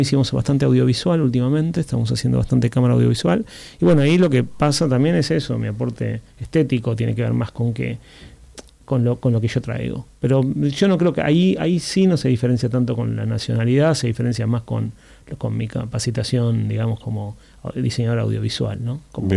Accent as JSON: {"language": "Spanish", "country": "Argentina", "said": "yo además de argentinos tengo la ciudadanía italiana y esa fue una llave para entrar a Europa."}